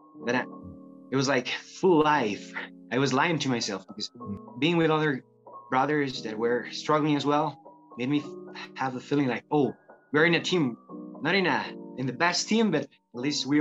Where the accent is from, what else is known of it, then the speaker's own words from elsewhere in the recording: Costa Rica; I'm from Costa Rica. I'm 21 years old.